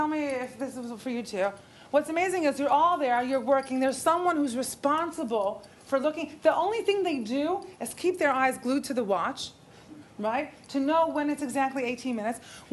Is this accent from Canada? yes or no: no; Israel; since growing up in Israel, but speaking English at home all the years with my family, I think bilingual